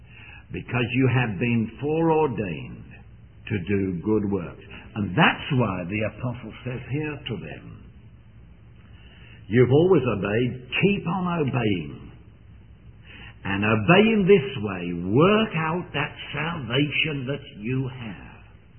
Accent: England, United Kingdom; I was going to say jolly well, being English, he knew jolly well that this salvation was their own

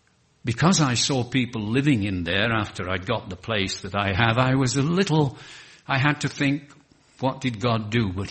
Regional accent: England, United Kingdom; Now, we are English, and we love to take each other cups of tea into bed in the morning, you see.

